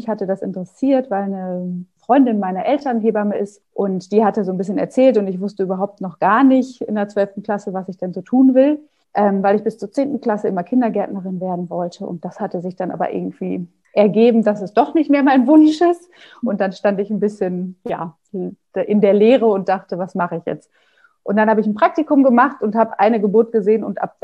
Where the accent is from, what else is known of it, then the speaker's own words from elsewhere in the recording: Paderborn, North Rhine-Westphalia, Germany; born there; now in Hamburg, Germany; Ich bin seit 2009 in Hamburg, komme gebürtig aus Nordrhein-Westfalen, aus Paderborn und habe da auch meine Hebammenausbildung gemacht